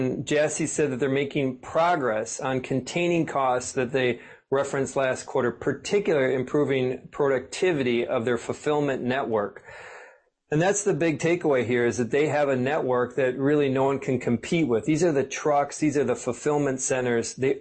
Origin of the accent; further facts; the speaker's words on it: Midwest, United States; I never fully appreciated it being born and raised in the Midwest.